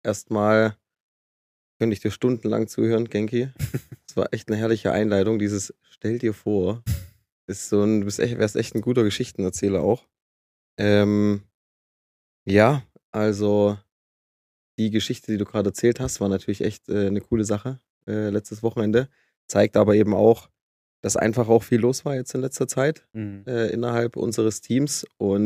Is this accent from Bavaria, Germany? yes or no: no; Saxony, Germany; born there; Aus dem Osten, genau. Geboren im Erzgebirge, im tiefsten Erzgebirge.